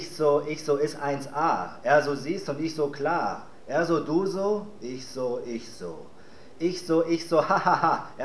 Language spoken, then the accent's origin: German; Kiel, Schleswig-Holstein, Germany; Also ich komme aus Kiel, deswegen.